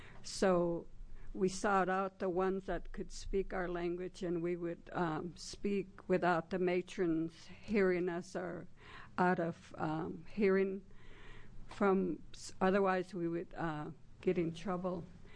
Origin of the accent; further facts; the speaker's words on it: Warm Springs, Oregon, United States; I grew up on the Warm Springs Indian Reservation, and I went to the boarding school from the age of 5 to 14.